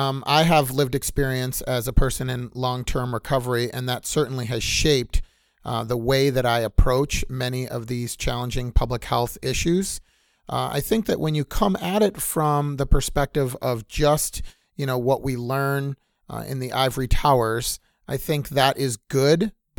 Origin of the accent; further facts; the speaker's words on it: Buffalo, New York, United States; now in Atlanta, United States; I actually am born and raised in Buffalo, New York, and moved down after getting much of my education in New York, moved down to Atlanta, Georgia